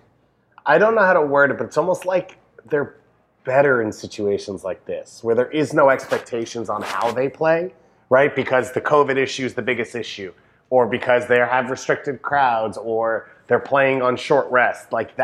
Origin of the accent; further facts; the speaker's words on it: New York, United States; Yeah, as a New Yorker, Devang, I'm disgusted by your East Coast bias.